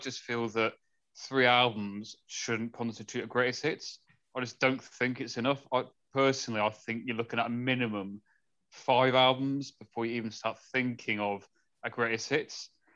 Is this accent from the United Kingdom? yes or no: yes; Banbury, South East England, United Kingdom; I'm the guy from Banbury in Oxfordshire.